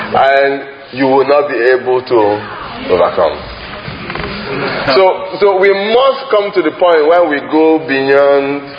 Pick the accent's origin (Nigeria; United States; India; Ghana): Nigeria; born there; I'm from Zion. I was born in Nigeria. Then I am from Zion.